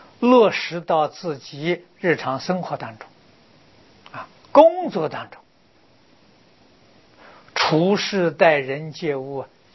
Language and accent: Chinese; China; 我们中国人谚语上，你的贵人多啊